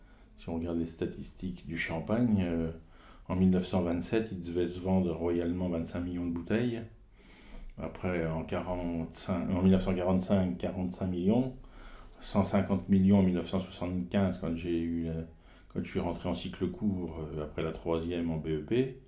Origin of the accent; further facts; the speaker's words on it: Troyes, Grand Est, France; born there; Si je suis né à Troyes, je suis Troyen, ouais.